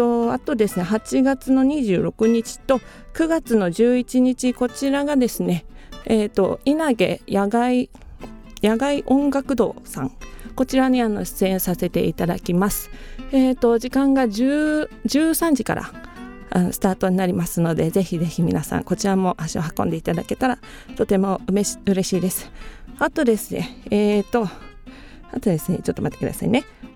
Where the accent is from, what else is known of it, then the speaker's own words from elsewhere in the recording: Kumamoto, Japan; 私も音楽を通してですね、地元熊本に何らかの形で手助けできたらなと思ってますので